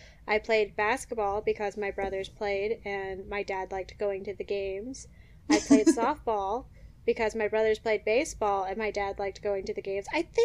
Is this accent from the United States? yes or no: yes; Tennessee, United States; also born or lived in Ohio; I was born in Ohio. I was raised in Tennessee.